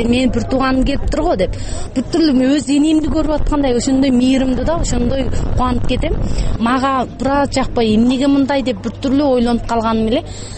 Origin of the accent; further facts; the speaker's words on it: Tekes, Xinjiang, China; мен Текестен болом да.